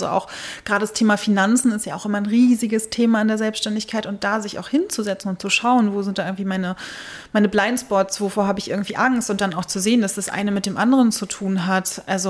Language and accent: German; Northern Germany, Germany; sich nicht immer so als Norddeutsche, ne, sich nicht umwerfen lassen, wenn mal ein bisschen Wind aufkommt